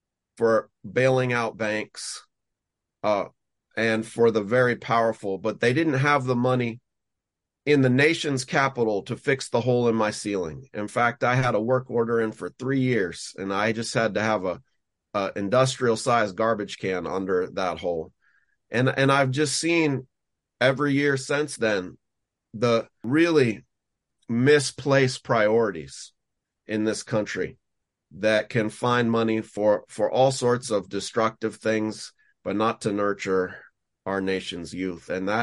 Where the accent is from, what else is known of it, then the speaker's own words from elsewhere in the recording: Seattle, Washington, United States; As a young person growing up in Seattle, Washington, I really had a negative experience with education.